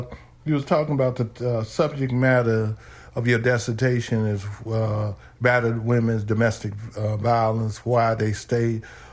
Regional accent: Greenville, Mississippi, United States; I'm here in my hometown of Green Mill, Mississippi, getting ready to do an interview with my sister

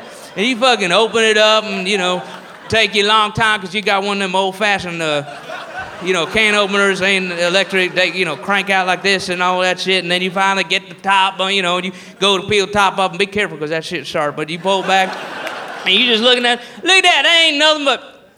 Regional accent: El Paso, Texas, United States; from El Paso, Texas. Born and raised. Yeah, what do you mean my accent's funny to you? I don't know what you're saying. What are you talking about? El Paso, I never left here, you know.

